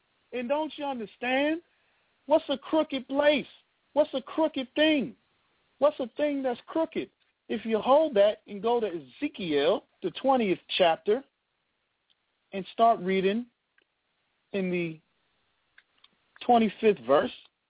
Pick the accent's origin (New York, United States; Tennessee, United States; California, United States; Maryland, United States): New York, United States; When I was growing up in New York, we always had school off in New York.